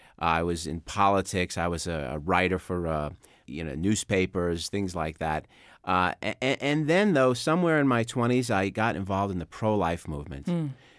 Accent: Brooklyn, New York, United States; accent: New York; I'm actually from Brooklyn, so I try to keep the accent down a little bit. I spent my whole life in New York. I'm still there.

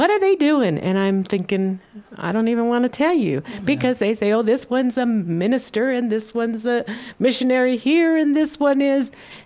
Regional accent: Colorado Springs, Colorado, United States; I'm from Colorado Springs.

